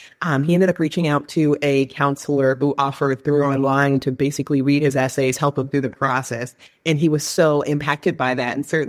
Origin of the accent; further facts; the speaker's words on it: Sacramento, California, United States; now in Seattle, United States; Yeah, so I'm originally from Sacramento and then basically decided that I wanted to be kind of a different part of the West Coast